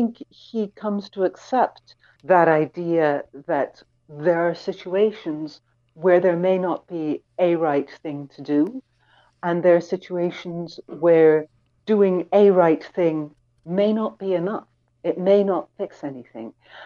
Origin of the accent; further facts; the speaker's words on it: Ireland; definitely I'm an Irish writer. I'm an Irish writer in an odd way, in that I have that slight half outsider's eye